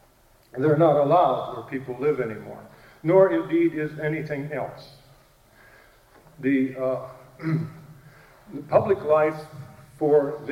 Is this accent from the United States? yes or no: yes; Pensacola, Florida, United States; Recently in my hometown of Pensacola, there was a competition to build upscale housing